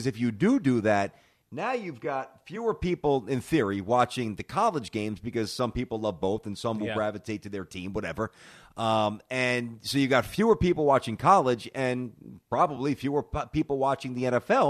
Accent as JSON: {"language": "English", "region": "New York", "country": "United States", "tie": "born or raised there", "said": "Something that I've never really watched a lot of growing up in New York. I just wasn't exposed to it."}